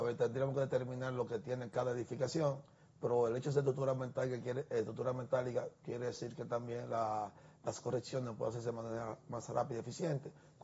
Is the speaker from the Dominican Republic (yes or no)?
yes; San Francisco de Macorís, Duarte, Dominican Republic; Si tú vas al nordeste, que es donde yo soy de San Francisco, hay una oficina.